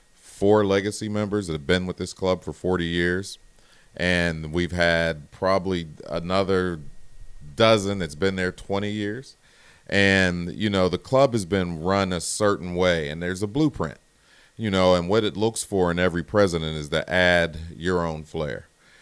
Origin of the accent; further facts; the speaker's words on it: North Braddock, Pennsylvania, United States; Well, born and raised in North Braddock. So as I raised my children in Woodland Hills School District